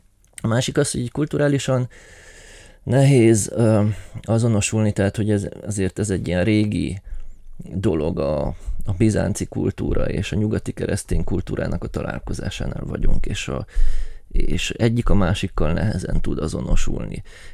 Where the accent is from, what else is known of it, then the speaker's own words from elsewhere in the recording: Romania; Hát magyarként, de egyébként, ha románnak tartanak, vagy úgy gondolják, hogy román vagyok, mert Romániából jöttem